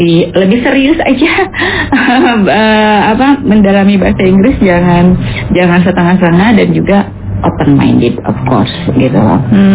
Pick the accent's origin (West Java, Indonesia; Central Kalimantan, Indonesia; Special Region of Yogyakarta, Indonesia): West Java, Indonesia; saya orang Sunda, jadi saya tahu persis gitu perbandingannya